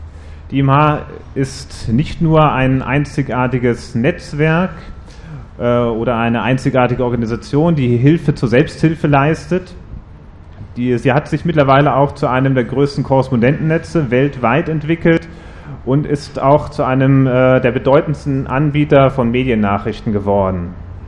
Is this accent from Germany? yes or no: yes; Germany; Ich komme aus Deutschland, wo auch das Koordinationsbüro der IMH sitzt.